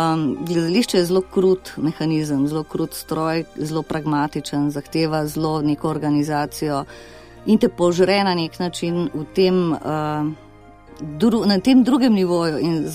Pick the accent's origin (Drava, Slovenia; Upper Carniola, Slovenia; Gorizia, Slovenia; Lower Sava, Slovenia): Drava, Slovenia; Maribor; rodila sem se v Mariboru, v Mariboru imam še zmeraj očeta in se vračam tja, zmeraj znova, rada na ulice mojega otroštva.